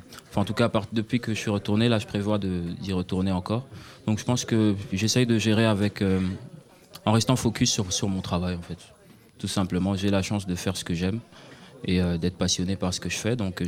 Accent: Kinshasa, DR Congo; also born or lived in Brussels; now in Belgium; Je suis né à Bruxelles en Belgique, mais j'ai vécu la majorité de ma vie à Kinshasa

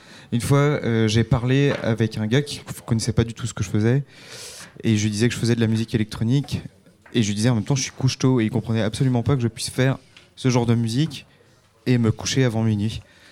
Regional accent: Morlaix, Brittany, France; now in Belgium; Je suis originaire de Morlaix.

